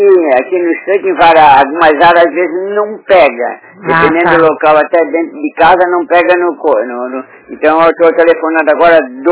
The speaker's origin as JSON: {"language": "Portuguese", "town": "Tijuquinhos", "region": "Santa Catarina", "country": "Brazil", "tie": "born there", "also_born_or_lived": "Biguaçu", "lives_now": "Florianópolis, Brazil", "said": "Eu nasci em Tijuquinhos, vivi muito tempo em Biguaçu para estudar e depois hoje eu estou aqui no estreito, né?"}